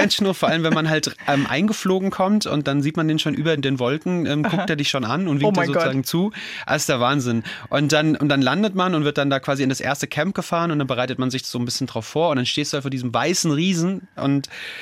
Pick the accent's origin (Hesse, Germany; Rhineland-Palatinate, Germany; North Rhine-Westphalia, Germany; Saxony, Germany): Hesse, Germany; Offenbach am Main; Ich bin 34 Jahre mittlerweile. Ich bin gelernter Erzieher. Ich komme aus Offenbach am Main